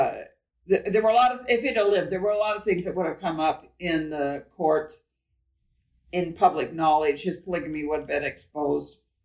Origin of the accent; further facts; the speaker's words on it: California, United States; also born or lived in Salt Lake City, Utah; now in Utah, United States; And I was born here in Salt Lake as well, but here in Utah. But I was raised in Southern California.